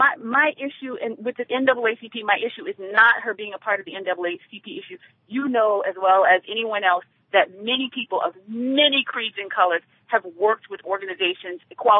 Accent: New Orleans, Louisiana, United States; I'm from New Orleans

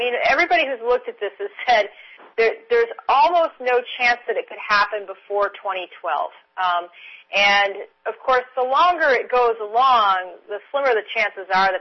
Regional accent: Michigan, United States; I come from the Midwest of the country. I was originally born and raised in Michigan.

